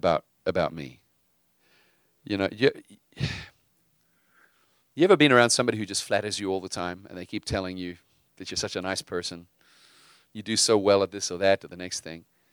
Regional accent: South Africa; You could know that I grew up in South Africa

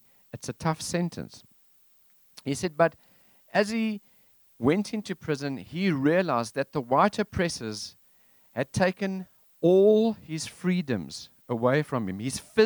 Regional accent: South Africa; Now this, I mean, I'm South African. This means nothing to me.

